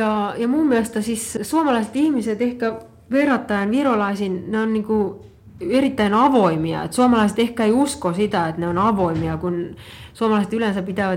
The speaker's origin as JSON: {"language": "Finnish", "country": "Estonia", "moved": "as an adult", "lives_now": "Finland", "said": "Virossa se ainakin silloin, vuonna 1989 tai 1990, kun mä muutin Suomeen töihin"}